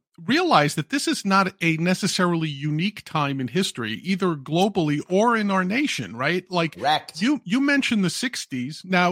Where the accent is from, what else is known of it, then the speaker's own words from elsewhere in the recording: New York, United States; Like, we grew up in New York.